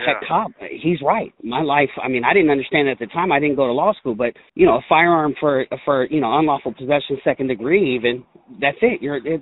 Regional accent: Seattle, Washington, United States; Well, I was born in Washington State, actually, in Columbia City, the south end of Seattle.

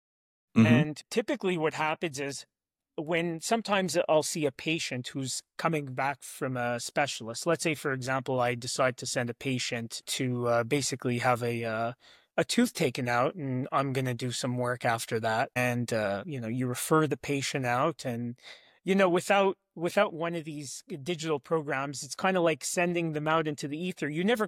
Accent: Montreal, Quebec, Canada; So coming out of dental school, I did a residency in my hometown of Montreal for a year.

